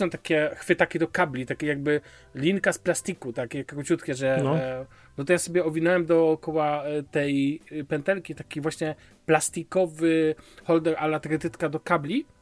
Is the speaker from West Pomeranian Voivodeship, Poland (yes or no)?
yes; Szczecin, West Pomeranian Voivodeship, Poland; ja ze Szczecina pochodzę, mój drogi. My mamy tam Hochdeutsch, tak zwany, czysty język.